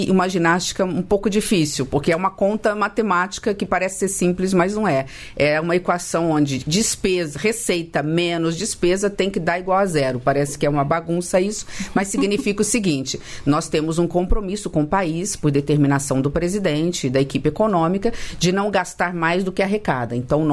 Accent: Brazil; Eu sou também do interior do Brasil. Eu falo, sou de um estado de fronteira.

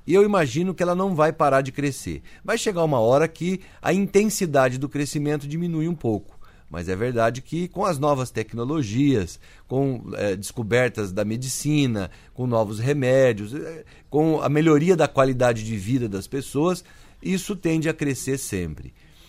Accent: Araçatuba, São Paulo, Brazil; E só podia vir de Araçatuba, da minha terra.

